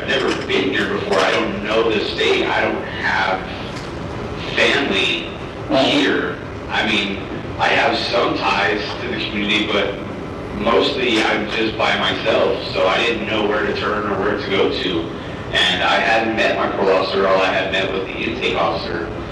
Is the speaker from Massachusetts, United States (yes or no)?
no; California, United States; I'm not from here. I'm from California.